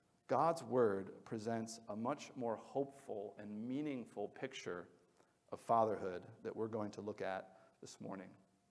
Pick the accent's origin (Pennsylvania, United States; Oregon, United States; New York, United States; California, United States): Pennsylvania, United States; Lancaster; It's real near where Bonnie and I grew up in Lancaster.